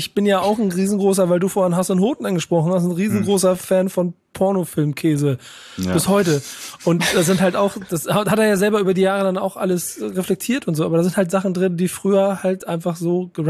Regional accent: Hamburg, Germany; Und da muss man als Hamburger einfach mal sagen, habe ich ein bisschen später erst kapiert.

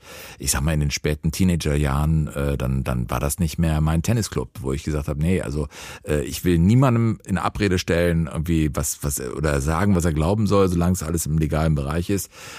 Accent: Rodenkirchen, North Rhine-Westphalia, Germany; Und ich bin ja in Rodenkirchen groß geworden.

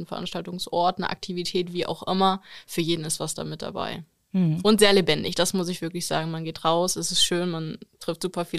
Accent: Dorsten, North Rhine-Westphalia, Germany; Aus Dorsten. Ich weiß nicht, ob das was sagt. Liegt direkt neben Gelsenkirchen, also ist nicht weit von der Schalke Arena entfernt. Ja. Und da aus einem ganz kleinen Dorf, 200.000 Einwohner, Altendorf-Ulfgotter heißt es, so langweilig wie es klingt, ist es auch.

